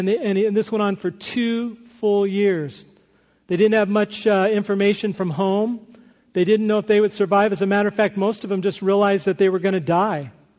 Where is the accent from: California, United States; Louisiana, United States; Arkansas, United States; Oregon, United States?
California, United States; Hawthorne; he grew up in the city next to the city I grew up in Hawthorne, California.